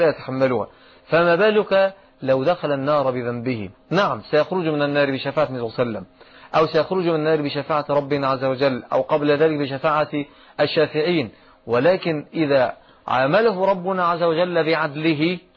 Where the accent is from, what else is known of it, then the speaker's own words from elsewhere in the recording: Egypt; أما عندنا في مصر مثلا فالأمر قد يكون مختلفا